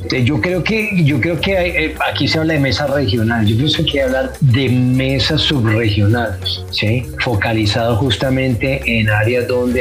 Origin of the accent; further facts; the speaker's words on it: Huila, Colombia; En el caso de Huila, yo soy de Huila